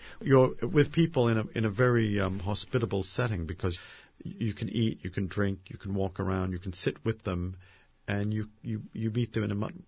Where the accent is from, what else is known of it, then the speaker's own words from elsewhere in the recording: Medford, Massachusetts, United States; When I was a boy, growing up in Medford, Massachusetts, we used to take the train into Boston